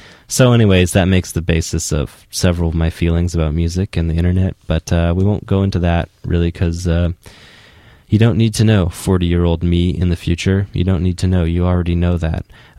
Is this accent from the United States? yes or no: no; Victoria, British Columbia, Canada; the college radio station in my hometown, Victoria, BC, Canada.